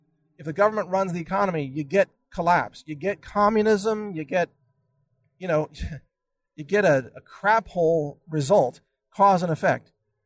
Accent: United States; They wouldn't let me vote because I'm an American. I get to vote in America.

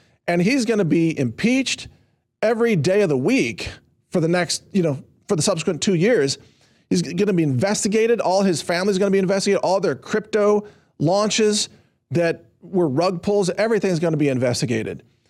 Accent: Texas, United States; And I'm not giving up my AR-15s. I'm a Texan, right?

